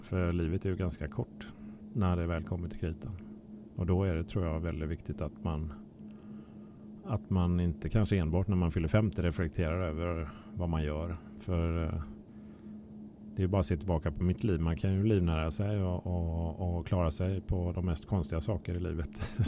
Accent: Gothenburg, Västra Götaland County, Sweden; själv växte jag upp i Göteborg där det räckte att det var minus 13 när västanvinden låg på

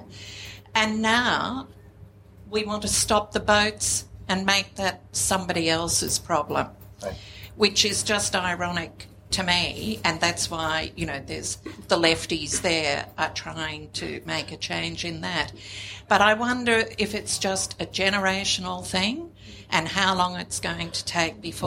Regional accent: Australia; also born or lived in England; clearly I'm Australian. And I've had to travel for work and for pleasure.

